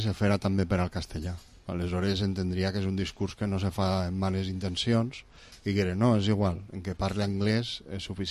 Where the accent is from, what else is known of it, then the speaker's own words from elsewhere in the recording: Valencian Community, Spain; fan bé al nostre patrimoni lingüístic com a valencians.